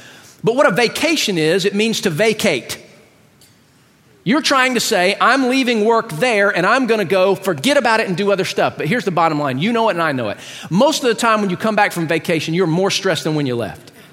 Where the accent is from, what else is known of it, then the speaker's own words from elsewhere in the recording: Athens, Georgia, United States; born there; I was born in Athens, Georgia, where the school is